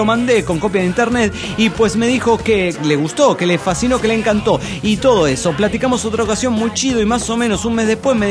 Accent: Mexico; recuerden que soy de México

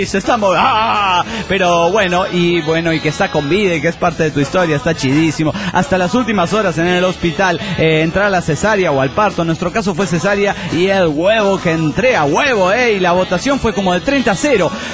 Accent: Argentina; soy de Argentina.

